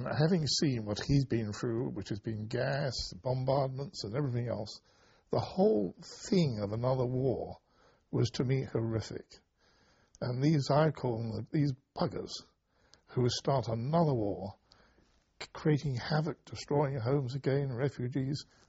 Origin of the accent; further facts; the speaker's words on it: London, United Kingdom; born there; I was born in Dulwich, London.